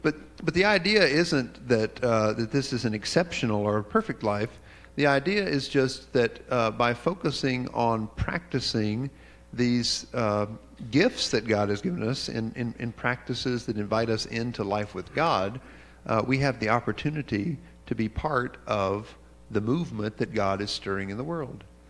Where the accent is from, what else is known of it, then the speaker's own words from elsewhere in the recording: the South, United States; as a Southerner, I recognize that almost all of the yous in Scripture are actually y'all.